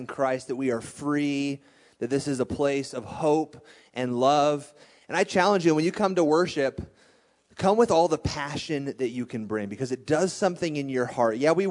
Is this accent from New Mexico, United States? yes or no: yes; New Mexico, United States; I can say that because I grew up in New Mexico.